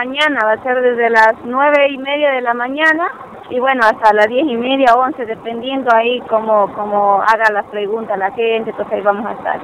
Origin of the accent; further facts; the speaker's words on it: Mexico; en mi país, a lo que es México